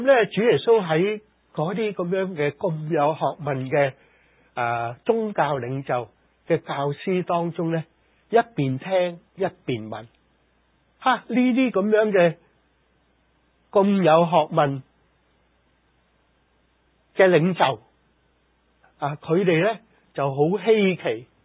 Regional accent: China; 即係嗰啲所谓我哋中国人所谓发疯嘅大麻风嘅人呢

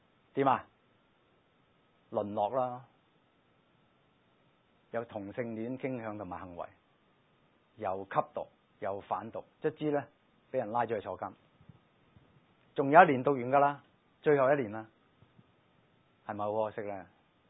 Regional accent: Guangdong, China; 够我们广东话说够堕落了

